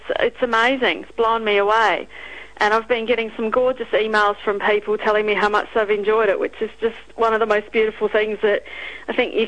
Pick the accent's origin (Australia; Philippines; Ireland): Australia; South Australia; I'm from broadacre farming, cereal and wool country on the Eyre Peninsula, a small place called Cleve. I was raised on a farm with farming parents